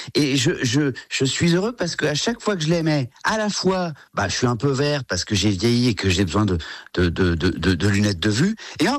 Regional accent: Réunion; moved away as an adult; now in France; moi j'ai grandi à La Réunion, j'y suis né et j'y ai grandi jusqu'à l'âge de 25 ans. Je suis arrivé en métropole, j'avais déjà quasiment 25 ans.

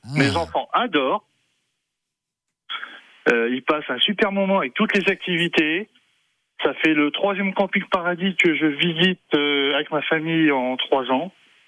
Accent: Nevers, Bourgogne-Franche-Comté, France; De la Nièvre, Nevers.

